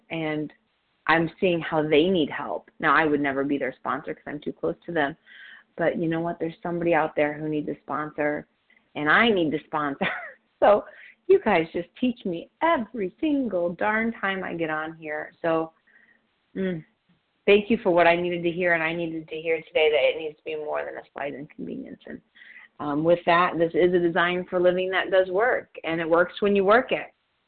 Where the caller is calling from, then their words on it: Chicago, Illinois, United States; I'm from the Chicagoland area.